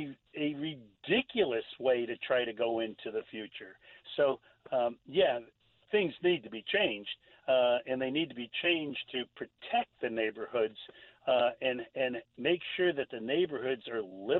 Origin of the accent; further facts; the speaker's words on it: Stamford, Connecticut, United States; Well, as I said, I grew up in neighborhoods in Stamford, and I've revisited them over the years, and I've seen how they have already changed.